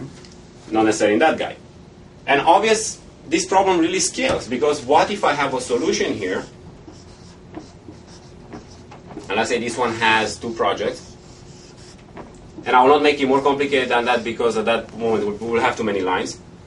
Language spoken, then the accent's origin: English; Romania; English is a second language; I'm from Romania